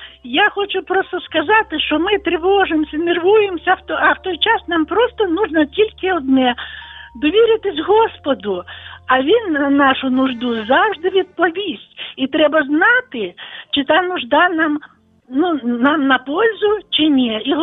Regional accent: Volyn Oblast, Ukraine; Я з Волині

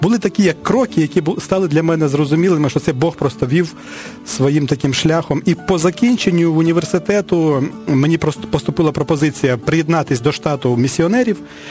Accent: Zhytomyr Oblast, Ukraine; now in Kyiv, Ukraine; я сам з Житомирської області, і коли я закінчив школу, це було 92-й рік, я вирішив поїхати до Києва

